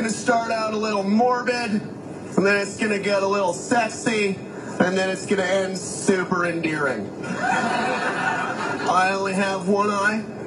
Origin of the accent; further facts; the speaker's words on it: Yellowknife, Northwest Territories, Canada; Because every conversation I've had down south has started with, where are you from? Yellowknife.